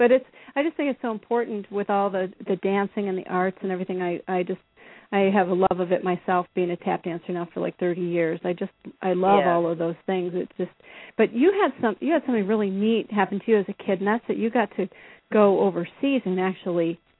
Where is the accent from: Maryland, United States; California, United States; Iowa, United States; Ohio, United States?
Iowa, United States; Yeah, I grew up in Iowa